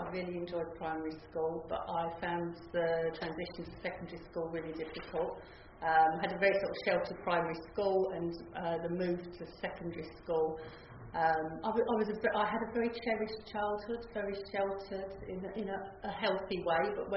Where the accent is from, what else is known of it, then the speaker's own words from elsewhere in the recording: Holloway, London, United Kingdom; born there; I was born in Holloway